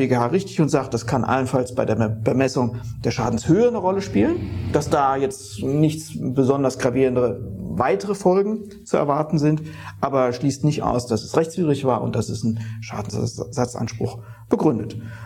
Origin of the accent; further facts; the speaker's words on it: Rhineland-Palatinate, Germany; Ich bin ein großer Verfechter der Mundart, ich komme aus der Palz und könnte auch ganz anders hier reden.